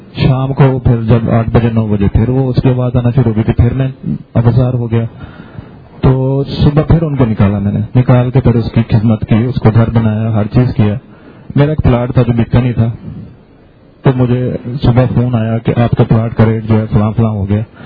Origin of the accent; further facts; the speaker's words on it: Punjab, Pakistan; میں کتا درآور چولیستان کا رہنے والا ہوں